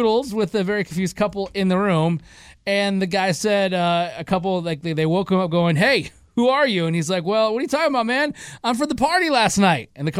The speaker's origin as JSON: {"language": "English", "region": "Michigan", "country": "United States", "tie": "born or raised there", "said": "I grew up in Michigan right by the border to Windsor."}